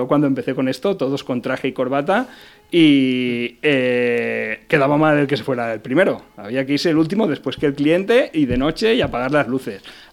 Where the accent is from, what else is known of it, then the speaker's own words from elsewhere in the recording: Valencia, Valencian Community, Spain; aquí en Valencia. Yo soy valenciano de pro y oye, todavía tengo aquí toda la familia